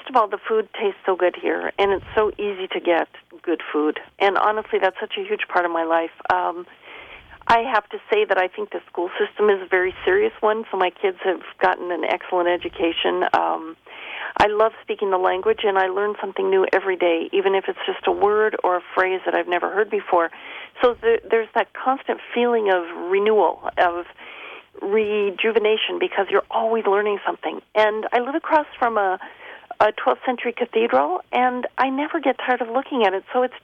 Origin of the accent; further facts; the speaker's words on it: Pacific Northwest, United States; now in France; I consider the Pacific Northwest my home.